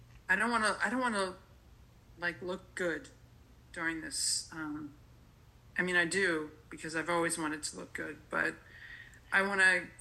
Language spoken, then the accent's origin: English; Philadelphia, Pennsylvania, United States; I was raised in Philadelphia in the 60s. I was raised Catholic.